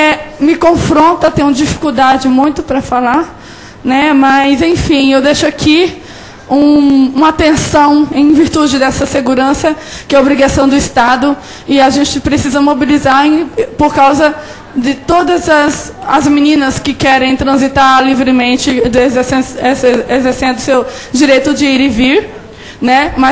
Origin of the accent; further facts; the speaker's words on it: Bahia, Brazil; moved away as an adult; now in Rondonópolis, Brazil; eu sou do interior da Bahia, mas vim morar sozinha em Rondonópolis, eu morei por 8 anos sozinha